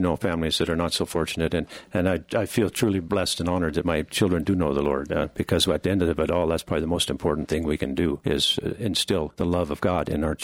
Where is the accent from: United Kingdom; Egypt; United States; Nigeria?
United States; Kellogg, Idaho; I grew up in Kellogg, Idaho, mining town, small community, not a lot of traffic.